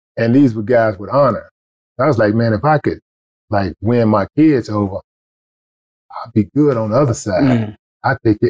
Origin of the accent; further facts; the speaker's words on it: Houston, Texas, United States; Because I'm from Houston, so we take our food seriously.